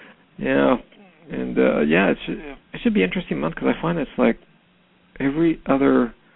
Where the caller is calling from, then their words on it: Edmonton, Alberta, Canada; I'm calling from Canada.